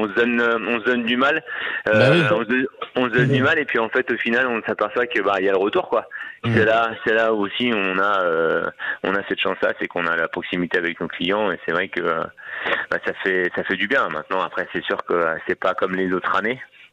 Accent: Paris, Île-de-France, France; parce que ça fait quoi 9 mois bientôt que je suis ici, je viens de Paris, donc j'ai été accueilli les bras ouverts

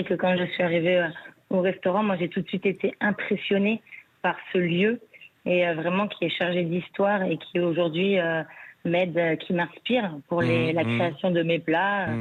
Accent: Bordeaux, Nouvelle-Aquitaine, France; born there; Moi, je suis née à Bordeaux.

